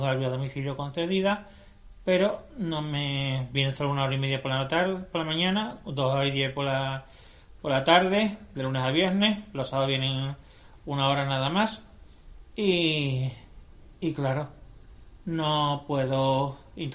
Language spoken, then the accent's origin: Spanish; El Puerto de Santa María, Andalusia, Spain; now in San Fernando, Spain; Yo soy del puerto de Santa María.